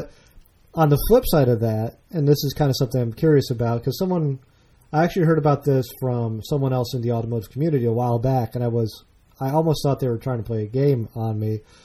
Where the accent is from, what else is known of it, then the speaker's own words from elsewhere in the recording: Naperville, Illinois, United States; sprung up in my hometown of Naperville, Illinois